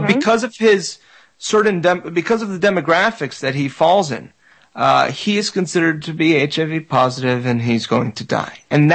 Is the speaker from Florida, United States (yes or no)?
yes; Fort Lauderdale, Florida, United States; I grew up in Fort Lauderdale, so I'm very familiar with the gay community there.